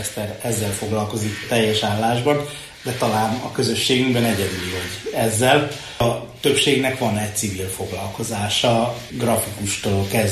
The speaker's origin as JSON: {"language": "Hungarian", "country": "Hungary", "said": "De ha más népekét is mondom, azt is magyarként mondom el, és magyar nyelvezetbe ültetem bele."}